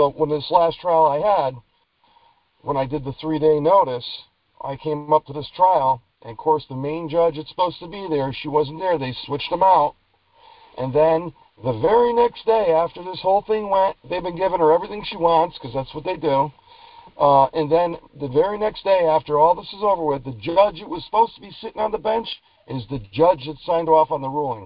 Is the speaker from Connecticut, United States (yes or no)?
yes; Connecticut, United States; No, I'm from Connecticut.